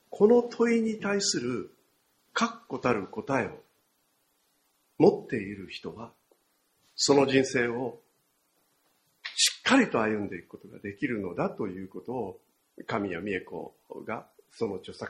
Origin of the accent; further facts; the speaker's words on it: Osaka, Japan; born there; also born or lived in Nara / Nishinomiya; now in Kyoto, Japan; 私もどこからやってきて、 まあ、大阪で生まれてとかね。それでその後、水平移動するわけです。奈良に行き、西宮に行き、そして今京都に来る。